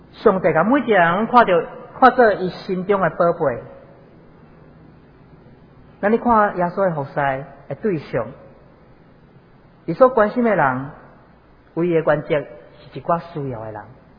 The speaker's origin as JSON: {"language": "Chinese", "region": "Pingtung County", "country": "Taiwan", "said": "因为 我本身是屏东人，所以回来的时候会经过屏东"}